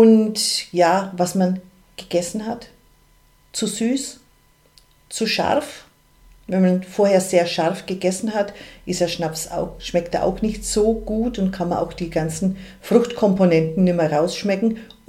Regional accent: Nuremberg, Bavaria, Germany; born there; Ich bin aus Nürnberg gebürtig und eigentlich Maschinenbautechnikerin.

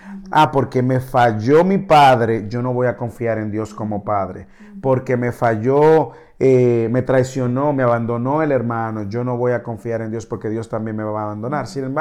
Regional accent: Dominican Republic; moved away as an adult; now in Dallas, United States; desde el momento en que salimos de la República Dominicana, que tuvimos que depender de etapas de donaciones y gente que nos apoyara en nuestro tiempo en el seminario, cuando vinimos aquí a Dallas

